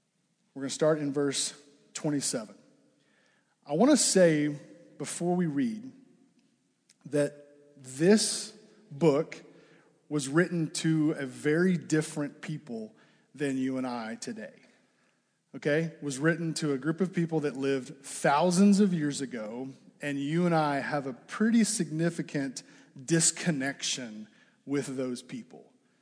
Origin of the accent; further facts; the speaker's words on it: Arkansas, United States; now in Ames, United States; I am 34 years old. I am from Arkansas. Do we have any Arkansans in the house?